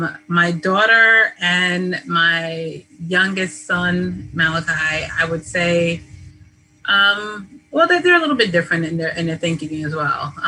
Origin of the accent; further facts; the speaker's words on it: New York City, New York, United States; I grew up in East Elmhurst, Queens.